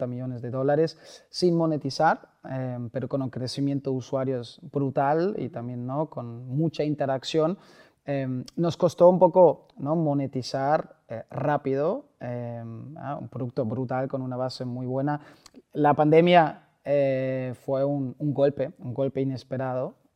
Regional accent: Germany; Spanish is a second language; moved away; also born or lived in United States / Valencia; me fui de Alemania con el sueño de ser futbolista en los Estados Unidos, me becaron, entonces podía combinar mis estudios y con el fútbol.

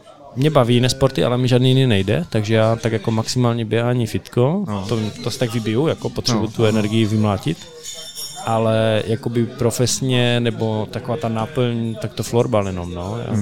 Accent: Ostrava, Moravian-Silesian Region, Czechia; Tak tím, že jsem z Ostravy, tak ani jedno.

